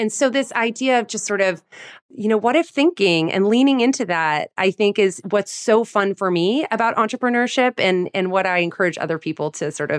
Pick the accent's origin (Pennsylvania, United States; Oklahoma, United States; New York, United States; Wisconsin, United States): New York, United States; You know, as a New Yorker, Allie, like LA pizza was like a laughingstock.